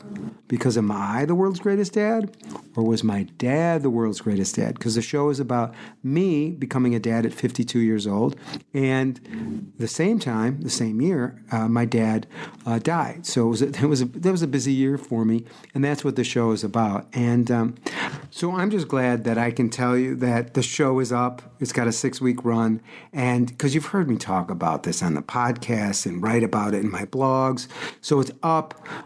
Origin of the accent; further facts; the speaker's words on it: Chicago, Illinois, United States; No, I'm from Chicago.